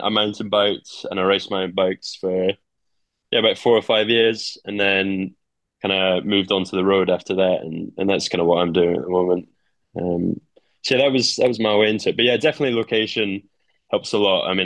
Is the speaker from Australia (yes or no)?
no; Strathpeffer, Scotland, United Kingdom; now in Stirling, United Kingdom; so I'm from Strapeffer, so just along the valley road from Dingwall. So I went to school in Dingwall. I did my whole high school there. I've lived there, I grew up there, yeah, for about 20 years. And I live in Stirling, so I'm more in the central belt.